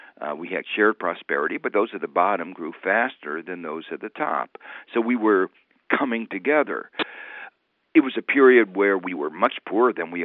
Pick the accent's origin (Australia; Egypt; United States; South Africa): United States; Gary, Indiana; Even back in that period, what I call the Golden Age, when I was growing up in Gary, Indiana, you know, there was a lot of inequality.